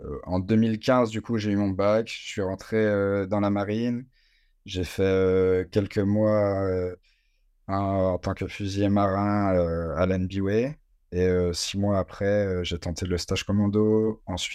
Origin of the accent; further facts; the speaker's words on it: Brittany, France; moi je suis de Bretagne.